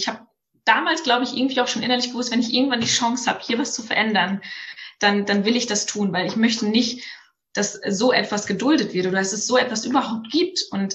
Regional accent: North Rhine-Westphalia, Germany; Wir gehen mal in das Jahr 1993, als ich geboren wurde in Nordrhein-Westfalen als kleines, aufgewecktes, lebensfrohes Mädchen. Und ja, es war für mich so Dorfleben immer total schön.

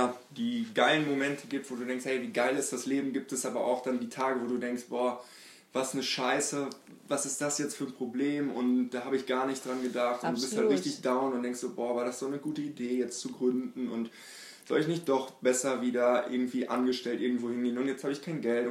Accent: Münster, North Rhine-Westphalia, Germany; Wir haben festgestellt, hey, wir kommen auch aus Münster

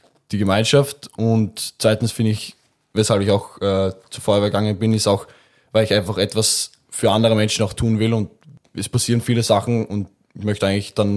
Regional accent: Vienna, Austria; Ich bin eben 21, ich komme aus Wien.

